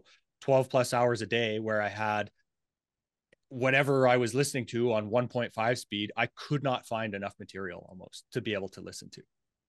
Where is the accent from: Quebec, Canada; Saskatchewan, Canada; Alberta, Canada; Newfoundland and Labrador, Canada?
Alberta, Canada; Cochrane; So a little bit about me. I grew up in Cochrane, Alberta.